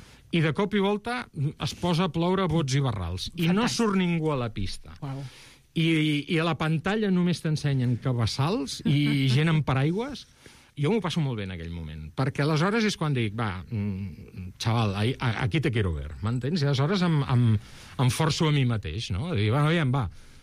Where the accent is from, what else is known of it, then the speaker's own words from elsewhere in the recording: Barcelona, Catalonia, Spain; born there; jo que vaig néixer a Montjuïc